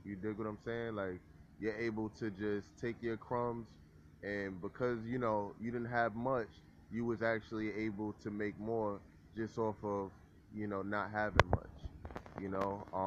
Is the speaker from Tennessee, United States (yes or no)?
no; New York, United States; I'm from New York, mind you know what I'm saying? I live in New York, and, you know, I'm from the hood